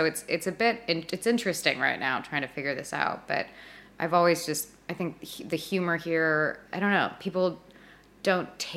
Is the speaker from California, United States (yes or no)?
yes; Los Angeles, California, United States; In the Valley.